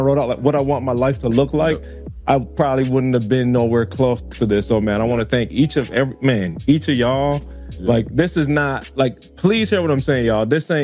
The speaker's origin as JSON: {"language": "English", "country": "Barbados", "tie": "born or raised there", "said": "when I sit and think about growing up in Barbados, y'all, that's, I don't know how many miles away from here, but it's a 5-hour flight from New York."}